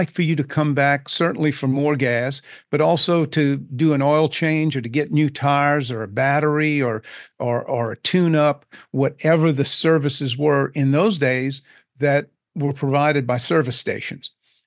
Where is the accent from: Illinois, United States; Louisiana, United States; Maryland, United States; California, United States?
Louisiana, United States; Crowley; We grew up in Crowley, Louisiana, which is a small community near Lafayette, where I currently live, maybe a population of about 5,000 people at the time.